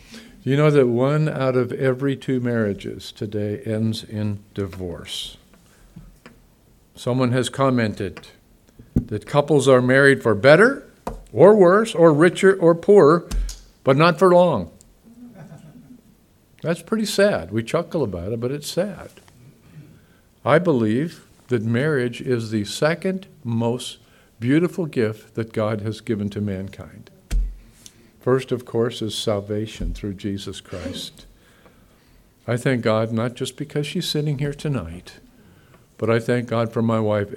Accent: the South, United States; I'm from the South. Bible. From the Bible Belt.

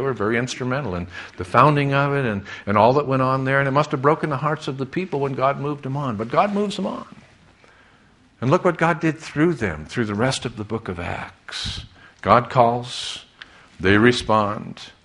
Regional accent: New England, United States; And I'm from New England, and I knew the church's condition in New England.

